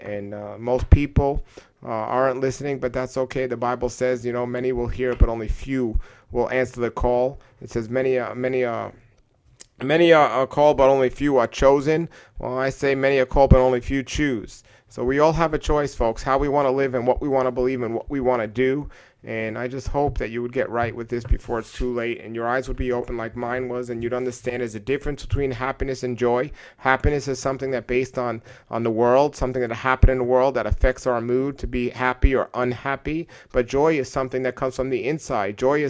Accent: New York City, New York, United States; I grew up myself, I grew up an atheist in New York City, and I didn't know much about the scriptures

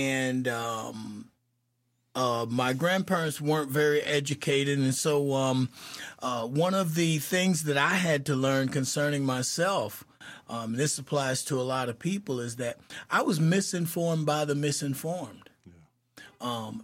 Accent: Fort Pierce, Florida, United States; But with my story, I was born and raised in the South.

